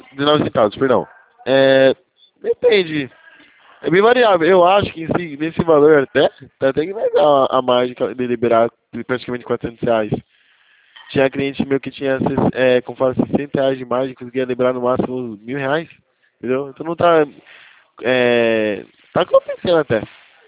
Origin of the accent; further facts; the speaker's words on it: Itatiba, São Paulo, Brazil; eu sou de São Paulo e Itatiba.